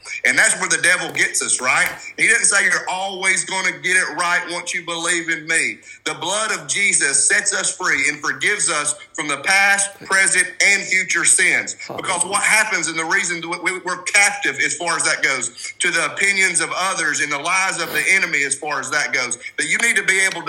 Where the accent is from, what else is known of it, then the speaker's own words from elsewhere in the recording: the South, United States; and I grew up in the South, and we went to church and all these things.